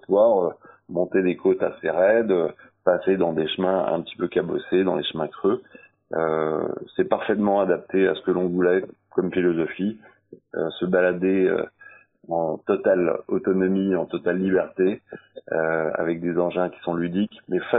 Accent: Val-au-Perche, Normandy, France; nous nous sommes installés en fait à Seton il y a un an, mais on vient de l'autre côté de la départementale 928. Puisqu'on vient de Val-au-Perche

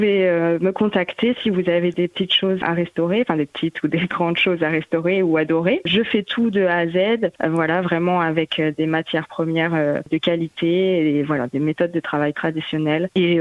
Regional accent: Bouloire, Pays de la Loire, France; je suis originaire de Bouloir, donc j'ai voulu me rapprocher de ma famille, étant donné qu'ils sont tous sur la commune.

